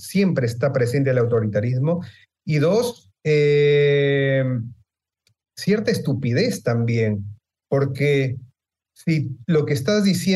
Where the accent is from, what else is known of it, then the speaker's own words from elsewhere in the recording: Peru; eso que yo tanto me preocupa en mi país, que cuando no hay instituciones enraizadas, uno termina creyendo que un mesías va a venir a sacarte